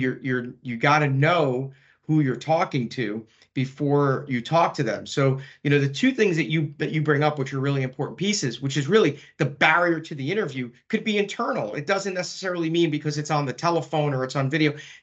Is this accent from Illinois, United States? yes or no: no; New York, United States; regardless of how A-type I am as a New Yorker